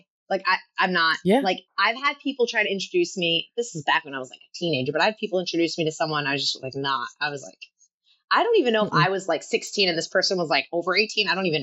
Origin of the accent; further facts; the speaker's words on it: New Jersey, United States; But then again, I'm from New Jersey, so some people think I'm always rude.